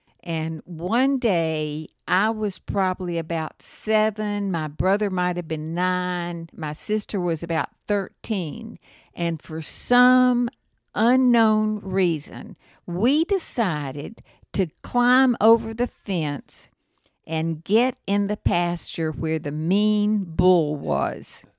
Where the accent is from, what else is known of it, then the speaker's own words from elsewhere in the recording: Rock Chapel, Georgia, United States; I'm from Rock Chapel, Georgia, which used to be country. It's about 20 miles southeast of Atlanta, but it was country.